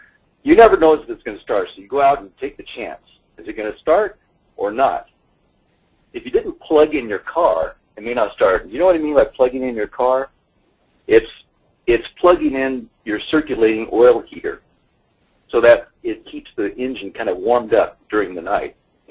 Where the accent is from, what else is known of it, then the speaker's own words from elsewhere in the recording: North Pole, Alaska, United States; But growing up in Alaska, it's extremely cold, as you might imagine, 60 degrees below zero every winter.